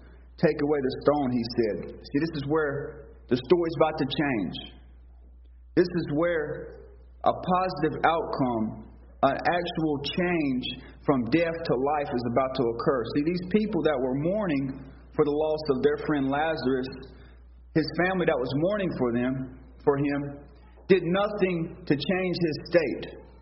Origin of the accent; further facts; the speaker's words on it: North Carolina, United States; I'm from North Carolina. I'm 22 years old.